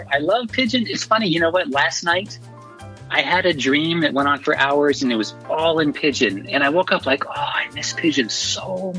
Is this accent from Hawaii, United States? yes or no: yes; Hawaii, United States; Well, I was born in Hawaii. That's my hometown. I grew up there. I was born and raised in Hawaii.